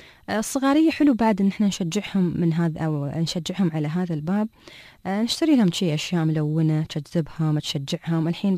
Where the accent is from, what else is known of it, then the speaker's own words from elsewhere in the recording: Dubai, United Arab Emirates; عندنا في دبي